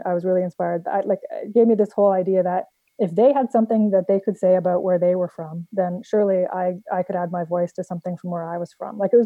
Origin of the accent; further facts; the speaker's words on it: Ontario, Canada; moved away as an adult; now in British Columbia, Canada; I live in British Columbia now, which if people know Canada very well, I moved basically from one side to the other. I grew up in Ontario. I spent my first 30 years in Ontario.